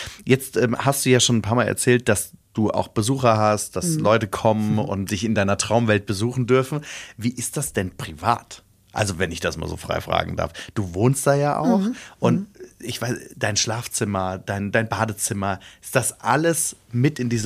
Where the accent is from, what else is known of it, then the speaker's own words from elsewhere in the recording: Worms, Rhineland-Palatinate, Germany; Hey, ich komme aus Worms, Nibelungenstadt.